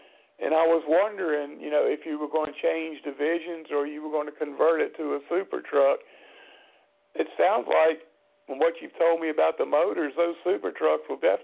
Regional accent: the South, United States; We're all from the South, and you know the golden rule as good as I do.

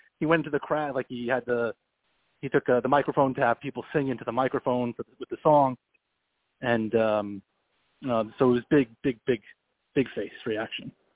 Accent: Long Island, New York, United States; I root for all the Long Islanders. I'm originally from Long Island

